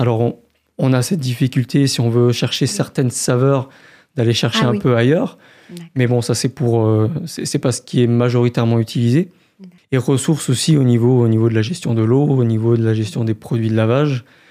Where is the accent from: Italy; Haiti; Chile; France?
France; Strasbourg, Grand Est; also born or lived in Gers; j'ai 30 ans. Je suis d'origine de Strasbourg principalement, mais j'ai quand même un lien avec le Sud-Ouest parce que j'ai habité dans le Gers pendant quelques années à l'époque